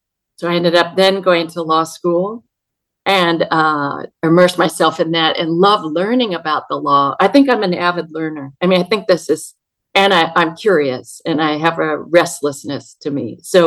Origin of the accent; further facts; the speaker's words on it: West Coast, United States; So I moved to New York from the West Coast, and I'm from the West Coast.